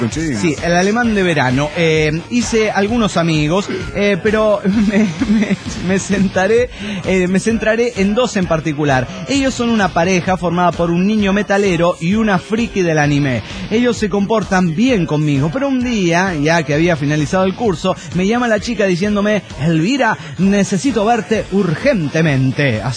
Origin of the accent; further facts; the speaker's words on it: Mexico; de Delfa, mexicano.